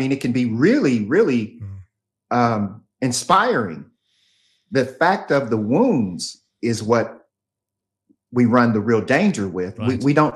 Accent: United States; Growing up in America and ultimately going to prison for choices that I made

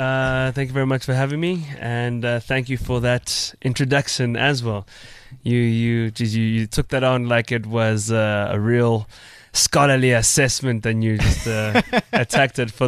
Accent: Soweto, Gauteng, South Africa; I grew up in Soweto and Protea North

